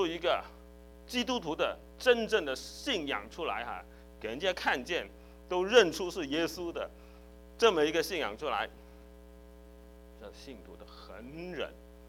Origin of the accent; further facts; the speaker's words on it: Guangdong, China; 有没有退票我们广东人叫做砸谁该